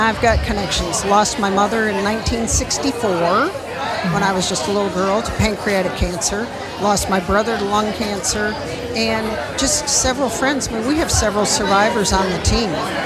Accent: Michigan, United States; moved away as an adult; And the crazy thing is, I'm from Michigan, have been here over 30 years, but the vast majority of my funds raised are from friends and relatives back in Michigan.

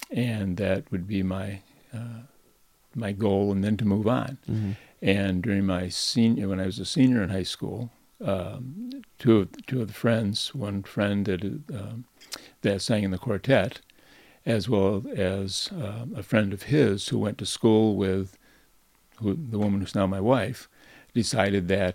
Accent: Watkins Glen, New York, United States; We grew up near Watkins Glen, New York.

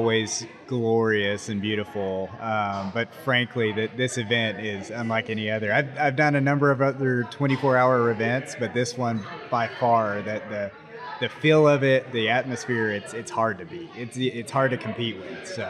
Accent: Flower Mound, Texas, United States; Dallas, Texas, Flower Mound specifically.

